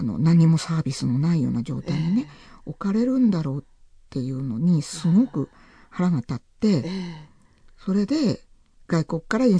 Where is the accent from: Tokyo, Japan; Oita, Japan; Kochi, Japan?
Tokyo, Japan; 私東京の人間だったのに名古屋でしたから、やっぱり家に戻りたくなったり